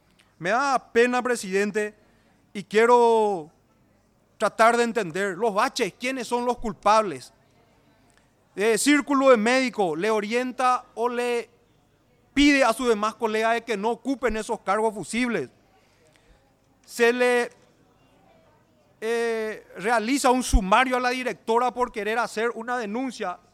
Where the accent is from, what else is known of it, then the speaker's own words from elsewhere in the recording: Paraguay; El sueño a querer alcanzar un mejor país es lo que nos mueve como paraguayos